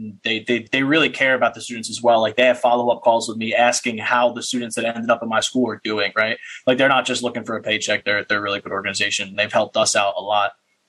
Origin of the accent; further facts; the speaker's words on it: Paulsboro, New Jersey, United States; You know, I'm from Paulsboro, New Jersey. So, I mean, not the best area, right? I went to a private high school instead of Paulsboro High School.